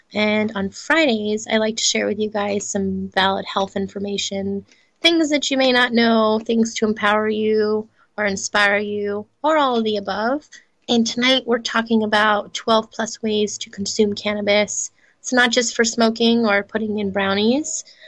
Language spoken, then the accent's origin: English; Lemon Grove, California, United States; live from the Love Lab in my hometown of Lemon Grove.